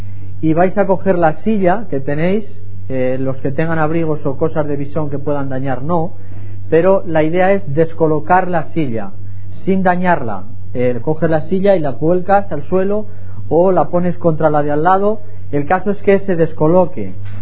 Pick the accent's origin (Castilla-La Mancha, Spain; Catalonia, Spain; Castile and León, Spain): Castile and León, Spain; Salamanca; Soy de Salamanca, la ciudad más bonita de España.